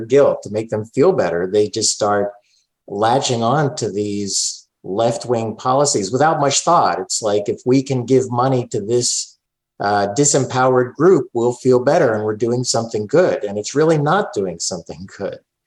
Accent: Philadelphia, Pennsylvania, United States; You know, I grew up in Philadelphia, working class neighborhood. We didn't have a whole lot. I worked hard, and I moved to Silicon Valley, where all the high-tech companies are.

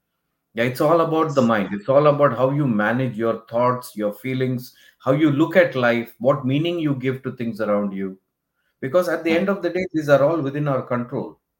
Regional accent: India; now in Dubai, United Arab Emirates; I'm originally from India, but I've been in Dubai for the last 25 years. My kids were born here.

